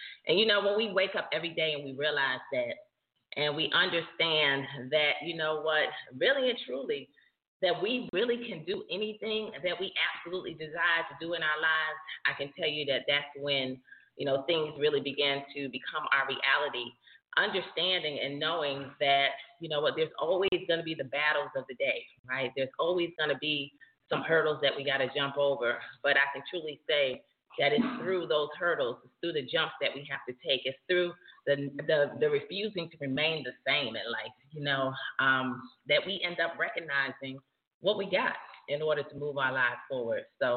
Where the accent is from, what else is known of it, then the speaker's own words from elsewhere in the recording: Paterson, New Jersey, United States; Paterson, New Jersey, my hometown. Always a Jersey girl, right? Die hard Jersey girl.